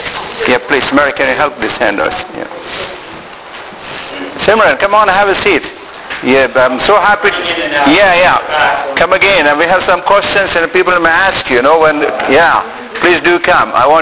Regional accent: Hyderabad, Telangana, India; I come from South India. This is my city, Hyderabad.

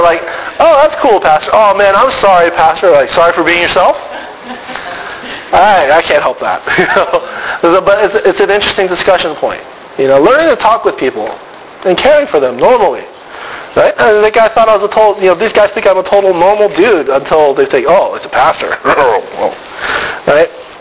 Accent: Los Angeles, California, United States; The one glaring example I have is the church I grew up in Los Angeles. I grew up in a Christian Missionary Alliance church.

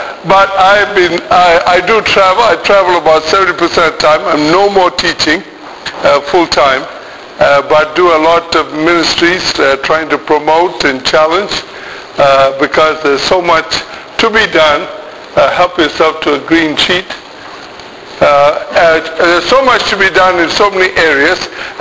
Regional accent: Malaysia; I come from Malaysia. In some ways, that whole issue of multiculturalism, I lived and grew with it.

